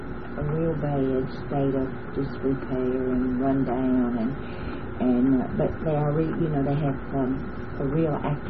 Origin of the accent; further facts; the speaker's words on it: Sipsey, Alabama, United States; born there; I was born in Sixty, Alabama in 1921.